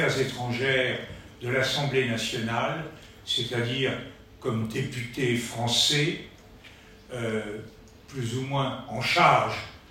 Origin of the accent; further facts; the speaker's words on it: France; J'ai un sentiment de profonde honte, non pas en tant que Français